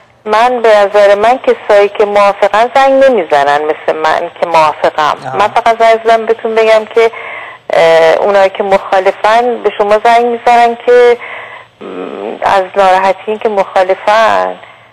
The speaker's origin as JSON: {"language": "Persian", "country": "Iran", "said": "ما ایرانی."}